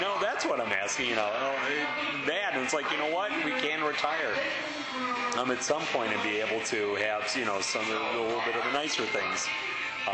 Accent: Chicago, Illinois, United States; also born or lived in New York; Yeah, born and bred in Chicago. Went to college in New York and lived there for a little bit, and then moved back.

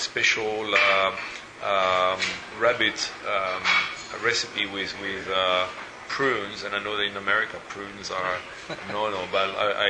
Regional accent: Lille, Hauts-de-France, France; she's from Lille. She's from my hometown.

